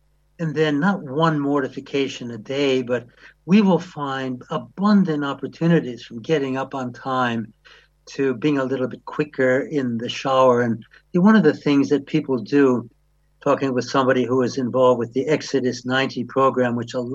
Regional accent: Wisconsin, United States; And I remember when I was in high school, I grew up in Wisconsin.

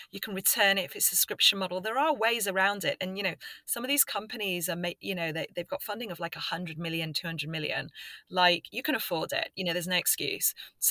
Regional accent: England, United Kingdom; now in London, United Kingdom; I'm not from London originally. So whenever I go back home to the north of England

